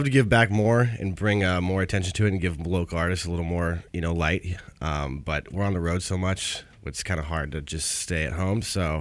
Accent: Seattle, Washington, United States; also born or lived in Madison, Wisconsin; Yeah, basically. I was born in Madison, Wisconsin, actually, but I moved out here pretty young, so we're full Seattleites, I'd say.

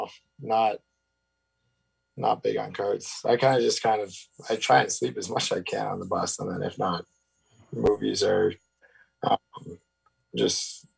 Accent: Mississauga, Ontario, Canada; Yeah, I've been home since I came back from Latvia, back home in Mississauga.

